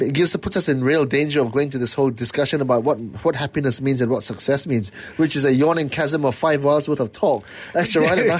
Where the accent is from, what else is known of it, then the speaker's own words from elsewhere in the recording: Penang, Malaysia; I grew up in Penang, and I'm a true blue Penangite, and I consider myself Penangite first and foremost, okay?